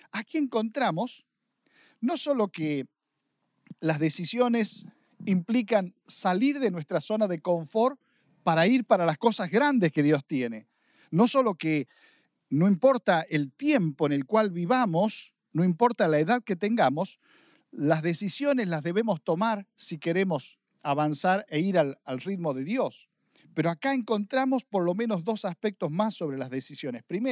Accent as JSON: {"language": "Spanish", "country": "Argentina", "said": "como buen argentino estamos acostumbrados"}